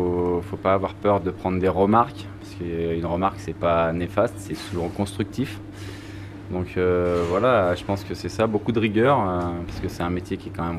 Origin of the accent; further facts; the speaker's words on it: Lyon, Auvergne-Rhône-Alpes, France; moved away as an adult; moi, je suis issu d'une banlieue de Lyon. Et j'ai vite compris qu'il n'y avait pas grand-chose à faire là-bas pour moi.